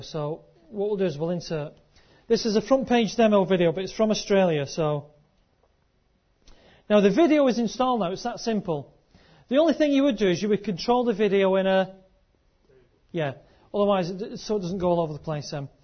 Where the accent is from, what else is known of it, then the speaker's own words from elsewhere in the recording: Scotland, United Kingdom; also born or lived in Lancashire; now in England; because I'm talking in an accent, I came from Scotland and I live near Manchester, and I've worked in Lancashire, so there's a bit of a mishmash there.